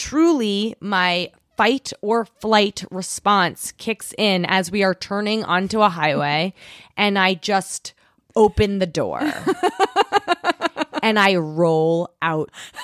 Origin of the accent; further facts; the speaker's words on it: New York City, New York, United States; Basically, so again, I grew up in New York City.